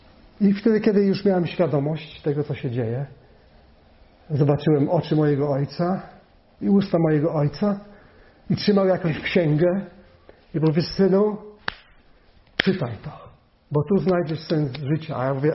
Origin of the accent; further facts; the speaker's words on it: Kuyavian-Pomeranian Voivodeship, Poland; Urodziłem się w centralnej Polsce, w województwie kujawsko-pomorskim.